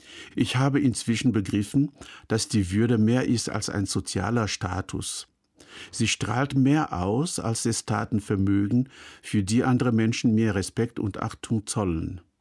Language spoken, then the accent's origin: German; Cameroon; In meinem Herkunftsland Kamerun sagte ein alter Mann vor langer Zeit zu mir